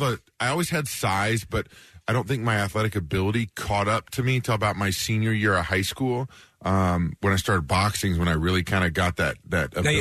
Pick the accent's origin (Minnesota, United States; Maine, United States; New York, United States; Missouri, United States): Missouri, United States; Kansas City; I'm from Kansas City, yeah.